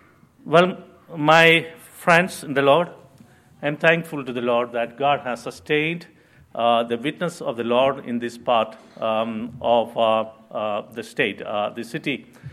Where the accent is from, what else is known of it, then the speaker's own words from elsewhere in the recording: Kerala, India; although I am originally from Kerala